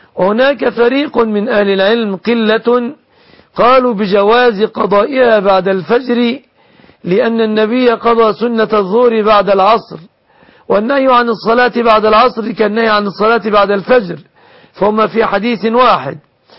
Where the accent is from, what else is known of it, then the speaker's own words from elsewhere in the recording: Egypt; بلادنا مصر